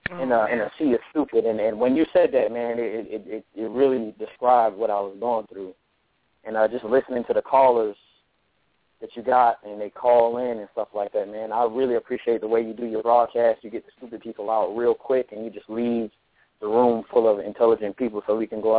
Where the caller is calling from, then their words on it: Atlanta, Georgia, United States; I'm calling from Atlanta, of course.